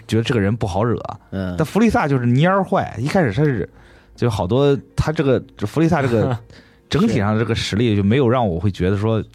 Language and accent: Chinese; Leping, Jiangxi, China; 对，我老家乐平